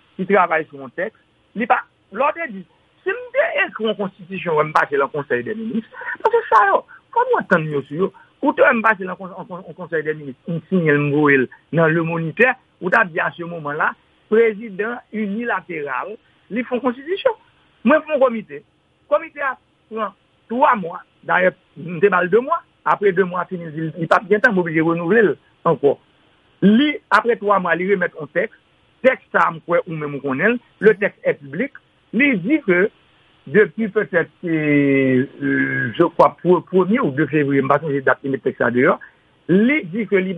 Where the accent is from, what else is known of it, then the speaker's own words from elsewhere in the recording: Haiti; Je suis un haïtien